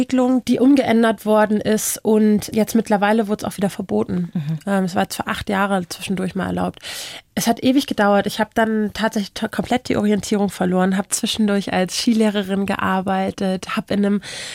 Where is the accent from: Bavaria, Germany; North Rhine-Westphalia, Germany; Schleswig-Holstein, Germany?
Schleswig-Holstein, Germany; Kiel; Oh, also ich bin ja aus Kiel